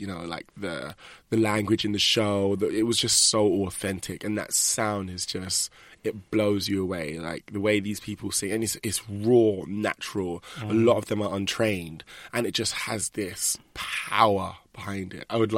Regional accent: East of England, United Kingdom; I grew up in Hertfordshire

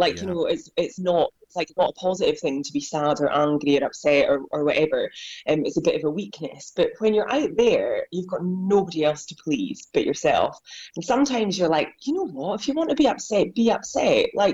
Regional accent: Scotland, United Kingdom; I'm from the Highlands of Scotland

